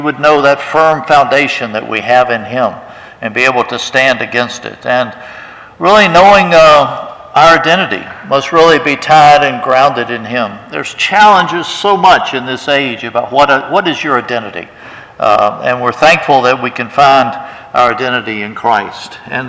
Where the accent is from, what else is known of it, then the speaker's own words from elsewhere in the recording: Richmond, Virginia, United States; I'm from Richmond, Virginia. I'm one of the young people from there.